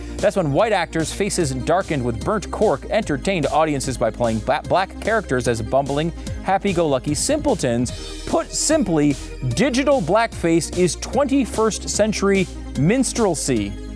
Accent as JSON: {"language": "English", "country": "United States", "said": "as an American, a lifelong Toronto Blue Jays fan as an American"}